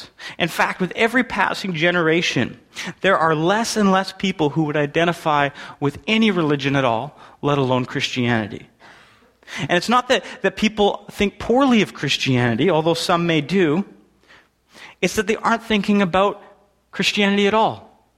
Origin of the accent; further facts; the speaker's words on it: Alberta, Canada; See, I grew up in Alberta. I'm a prairie boy, and so this image of harvest really connects with me. I grew up in what looked like the middle of nowhere.